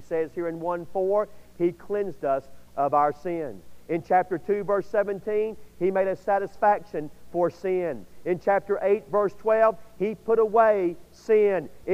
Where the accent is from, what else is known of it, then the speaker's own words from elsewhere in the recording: Atlanta, Georgia, United States; When I was a little boy, growing up in Atlanta, Georgia, my grandparents and my mom and dad, and also the church that I attended